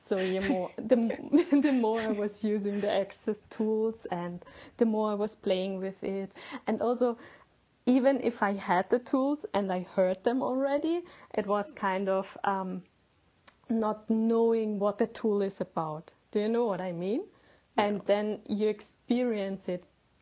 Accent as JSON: {"language": "English", "region": "Vienna", "country": "Austria", "tie": "born or raised there", "said": "I'm from Vienna, from Austria. And so I grew up there."}